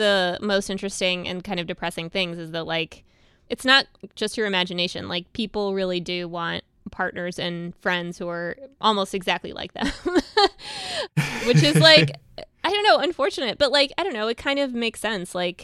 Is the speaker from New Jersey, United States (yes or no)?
no; Texas, United States; So it's not that I grew up in Texas and everything was challenging and difficult because I didn't fit in.